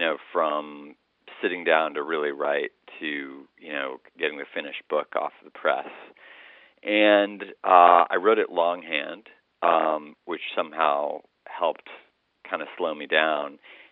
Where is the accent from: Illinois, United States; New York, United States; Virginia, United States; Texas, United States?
New York, United States; New York City; And I guess my apprehension as a New Yorker is that somehow, you know, we are all connected.